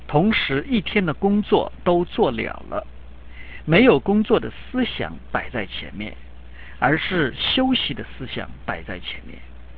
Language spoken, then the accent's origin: Chinese; China; 我们是中国人，没有外国人的风气